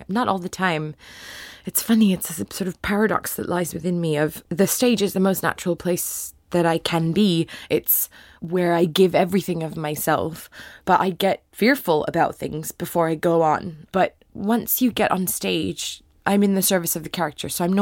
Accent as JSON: {"language": "English", "town": "Los Angeles", "region": "California", "country": "United States", "tie": "born or raised there", "said": "I grew up in Hancock Park in Santa Monica, was where I went to school."}